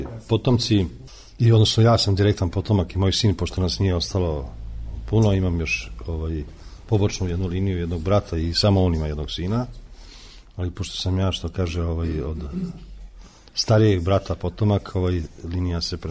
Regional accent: Sremski Karlovci, Vojvodina, Serbia; Ja sam ovdašnji Karlovčanin, jedan od malobrojnih starih Karlovčana po svom poreklu.

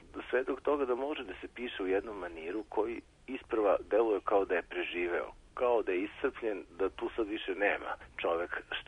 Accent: Kikinda, Vojvodina, Serbia; Ja sam rođen i odrastao sam u Kikindi

